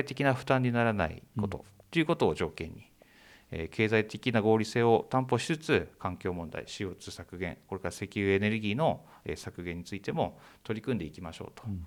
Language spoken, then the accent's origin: Japanese; Hokkaido, Japan; 地元は北海道ですね。